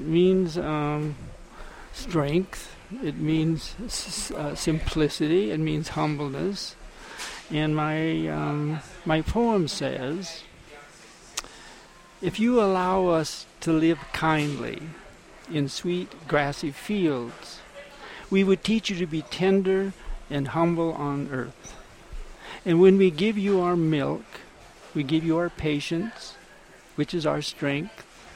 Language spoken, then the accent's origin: English; Pacific Northwest, United States; I grew up in the Northwest with an Indian uncle, and my father was a hunter, and we were just out in nature all the time.